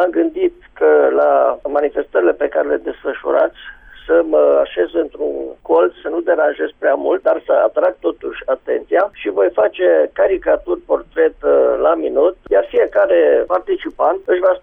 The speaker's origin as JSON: {"language": "Romanian", "town": "Lugoj", "region": "Timiș County", "country": "Romania", "said": "chiar dacă sunt din Lugoj"}